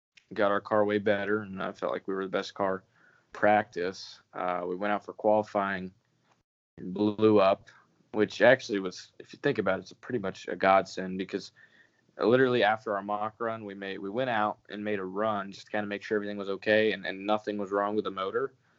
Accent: New York, United States; I'm from New York. That's almost an insult.

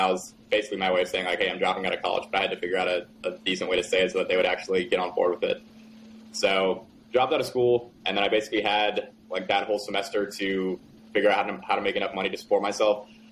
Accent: North Carolina, United States; I'm 24 years old now. I'm from North Carolina. That's where I currently live.

